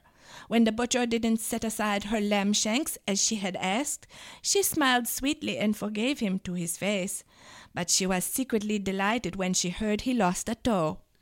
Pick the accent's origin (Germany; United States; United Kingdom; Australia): Germany; And this was from a trip that involves my home country, Germany.